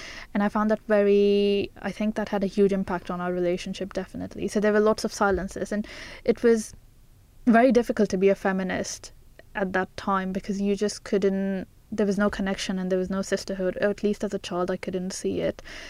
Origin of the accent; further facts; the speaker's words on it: India; So I am Indian and my parents are Indian. So we would go back to India every year. And that was very interesting because we came from a Muslim community in India as well, and from a Muslim family.